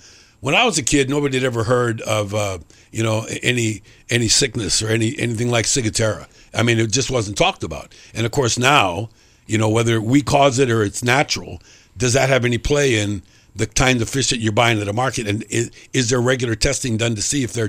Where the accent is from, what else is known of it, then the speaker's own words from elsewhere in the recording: Hawaii, United States; I grew up on the Big Island, and I went to Kapoho and the tide pools there as a little kid.